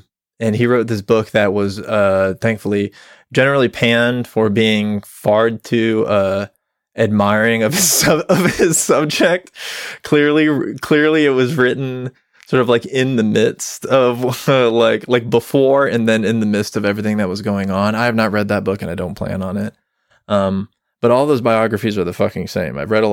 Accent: Tampa Bay, Florida, United States; I'm from the Tampa Bay area of Florida, so I know this very intimately

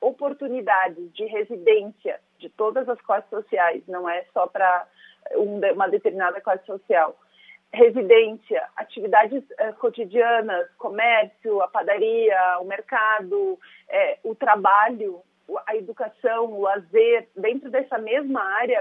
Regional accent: Flores da Cunha, Rio Grande do Sul, Brazil; Eu sou de Flores da Cunha, a gente tem um centro muito característico aqui numa cidade de 30 mil habitantes.

